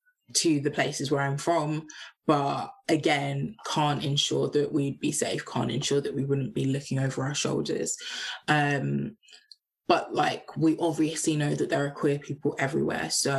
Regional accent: Trinidad & Tobago; also born or lived in Nigeria; I'm both Trinidadian and Nigerian

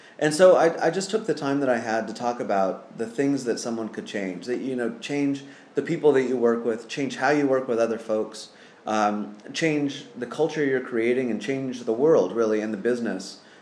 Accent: Sunnyvale, California, United States; I grew up in Sunnyvale, California.

